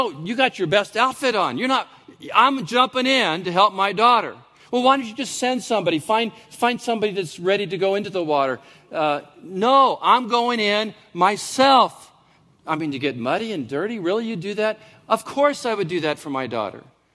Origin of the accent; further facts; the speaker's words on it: California, United States; now in Oregon, United States; Yeah, I'm from California. Sorry. I'll learn.